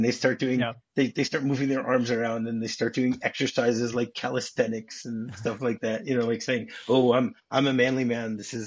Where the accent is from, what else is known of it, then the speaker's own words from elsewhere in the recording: Detroit, Michigan, United States; So I grew up in Detroit